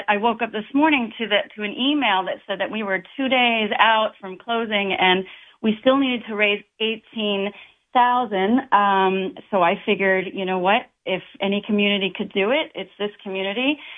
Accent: Newfoundland and Labrador, Canada; born there; That happened at a very young age, back where I was born in Newfoundland, Canada.

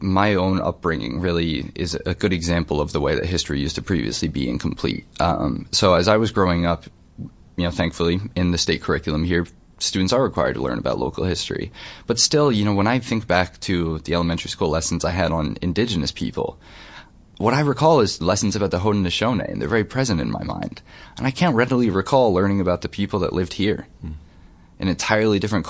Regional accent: New Paltz, New York, United States; And I think that growing up in Ulster County, I grew up in the kind of area around New Paltz, the Wallkill River Valley.

